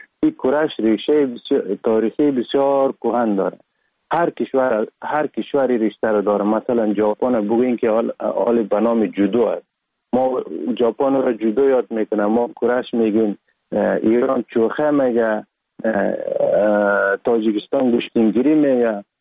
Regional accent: Sheberghan, Jowzjan, Afghanistan; born or raised there; also born or lived in Sar-e Pol

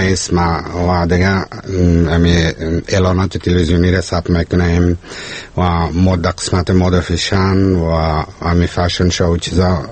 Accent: Kabul, Afghanistan; نه من خودم از کابل هستم.

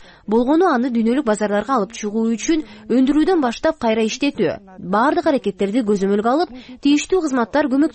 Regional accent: Mongolia; Мен өзүм Монголиядан келгем.

